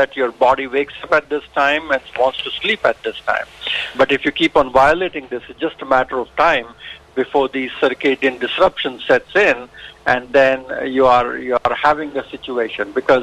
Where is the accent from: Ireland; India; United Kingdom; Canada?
India; now in California, United States; I'm originally from India, yes. I was born and brought up in India.